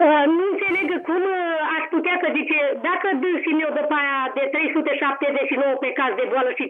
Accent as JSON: {"language": "Romanian", "region": "Teleorman", "country": "Romania", "said": "din Telorman."}